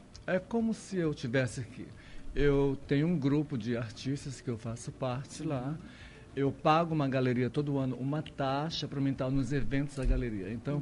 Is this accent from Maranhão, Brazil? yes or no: yes; São Luís, Maranhão, Brazil; moved away; Eu, quando saí de São Luís, eu fui à procura de conhecimento, na verdade.